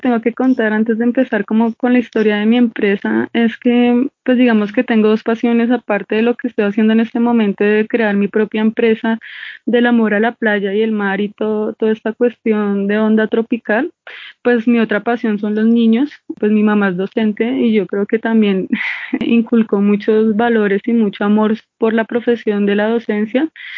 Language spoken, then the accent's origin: Spanish; Bogotá, Colombia; Yo soy de acá de Bogotá, y perdón, no le dije en mi presentación, soy de Bogotá. Mi mamá es santandereana y mi papá también es de acá de Bogotá.